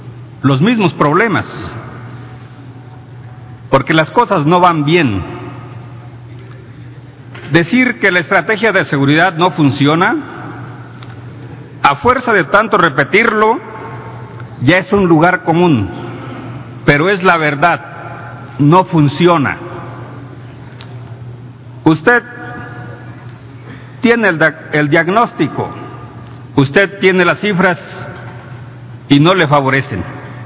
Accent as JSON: {"language": "Spanish", "region": "Guerrero", "country": "Mexico", "said": "Vengo del estado de Guerrero y los ciudadanos allá vivimos con temor permanente."}